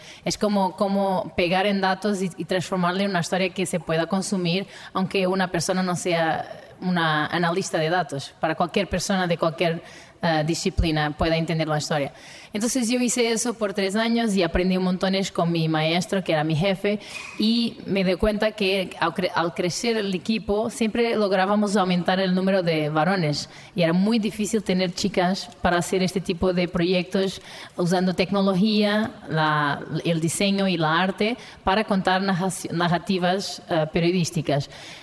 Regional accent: Portugal; Spanish is a second language; yo soy portuguesa, así que perdónenme portuñol, ojalá se entienda.

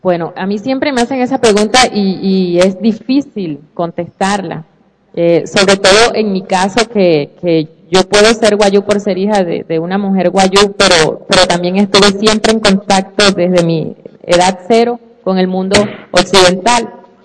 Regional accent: Maicao, La Guajira, Colombia; Y porque en todo esto yo me crié pues en Maicao, entonces siempre estaba como que en el contacto con el mundo arijuna, con el guayú

